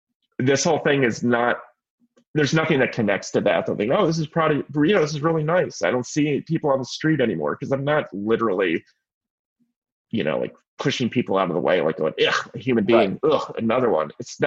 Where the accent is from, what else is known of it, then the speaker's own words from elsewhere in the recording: Pennsylvania, United States; it was a part of growing up in Pennsylvania, watching wrestling on TV